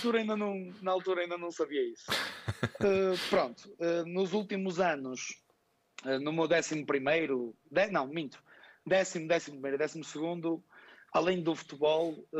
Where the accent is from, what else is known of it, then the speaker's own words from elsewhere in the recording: Paredes, Porto, Portugal; Eu sou de Paredes, na altura fui para as escolinhas do Penafiel.